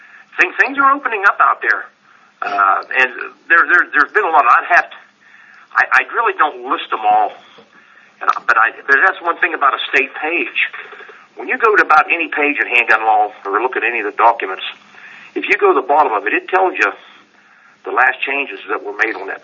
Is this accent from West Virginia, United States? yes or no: yes; West Virginia, United States; I'm from West Virginia.